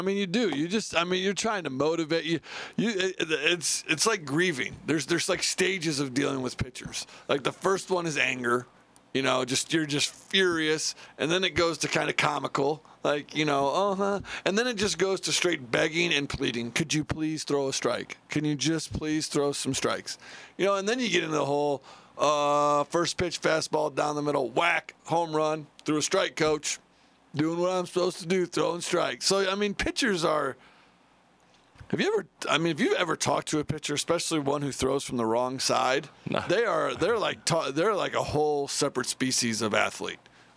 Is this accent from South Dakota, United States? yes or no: no; Indiana, United States; I'm from Indiana.